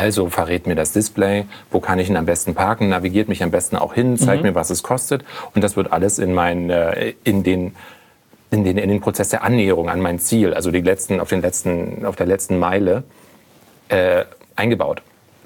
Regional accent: Berlin, Germany

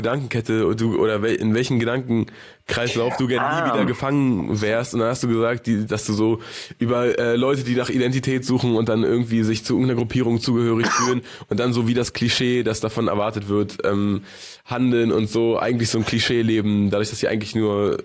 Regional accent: Germany; Wie als Deutsche? Wie sind wir, Steiger? Wie ticken wir als Deutsche? Weißt du, bei der WM, da sind wir Deutschen

